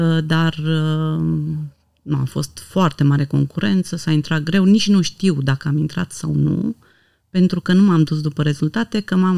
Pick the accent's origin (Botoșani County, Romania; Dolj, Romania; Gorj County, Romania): Gorj County, Romania; eu sunt deloc din Oltenia, din Gorj.